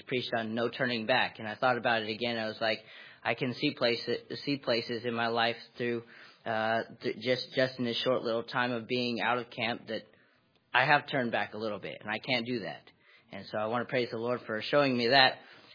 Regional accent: Shelby, North Carolina, United States; I'm from Shelby, North Carolina. I'm a senior here studying music.

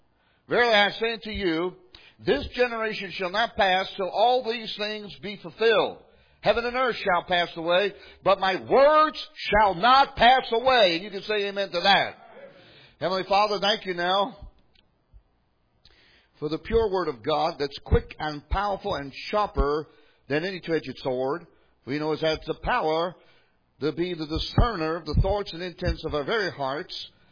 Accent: the South, United States; And so, because we're from the South, they were trying to figure out

